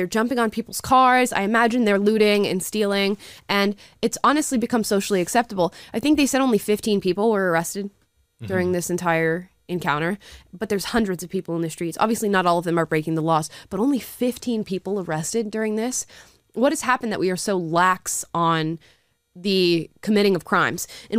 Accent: Florida, United States; Like growing up in Florida, every year in Miami, the streets were going crazy.

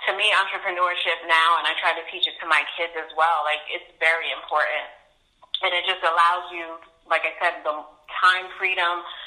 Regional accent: New Jersey, United States; now in North Carolina, United States; I was born and raised in New Jersey. Just moved to North Carolina with my four kids.

